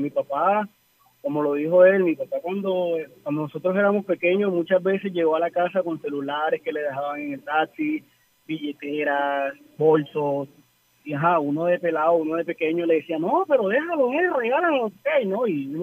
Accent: Colombia; vuelvo a trabajar y a descansar en la noche como cualquier colombiano

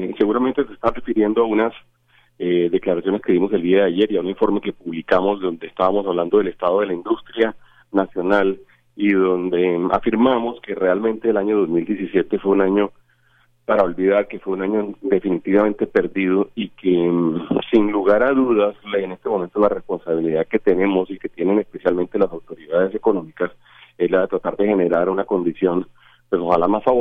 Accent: Colombia; como colombianos y como personas que están al frente de la economía

